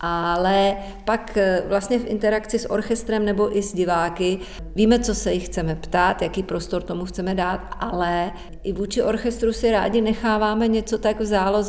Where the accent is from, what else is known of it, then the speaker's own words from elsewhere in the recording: Bohemia, Czechia; u nás v Čechách všichni si říkáme pořád tak hezky, že jsme národ muzikantů